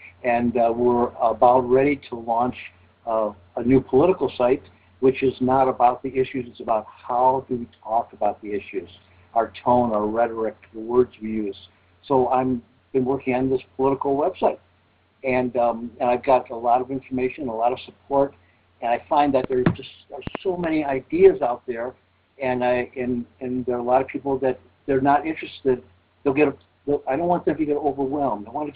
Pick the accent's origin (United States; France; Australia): United States; Arizona; from Arizona.